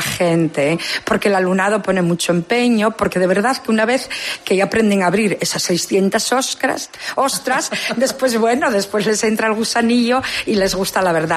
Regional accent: Cudillero, Asturias, Spain; yo soy de Cudillero

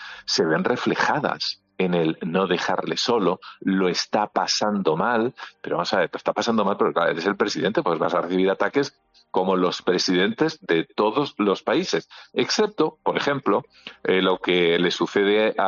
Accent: Spain; yo soy un ciudadano español.

